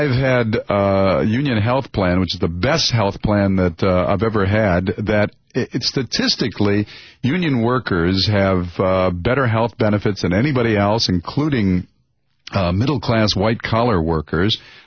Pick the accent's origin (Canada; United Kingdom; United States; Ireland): Canada; I just wanted to say that I'm from Canada and I'm a student.